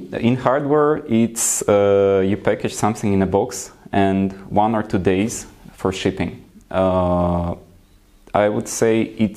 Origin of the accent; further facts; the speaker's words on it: Ukraine; Because when we were in US, we mentioned we are from Ukraine, people knew.